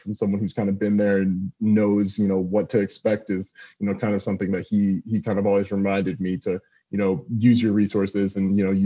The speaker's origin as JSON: {"language": "English", "region": "Oklahoma", "country": "United States", "said": "Cause for me, I'm from Oklahoma, so there's no academy, there's no DA, there's nothing, none of that."}